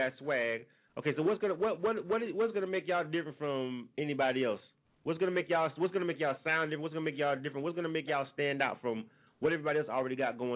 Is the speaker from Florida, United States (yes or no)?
yes; Florida, United States; now in Atlanta, United States; I'm not from Atlanta, but I've been living here since the 90s. You know what I'm saying? Since the late 90s.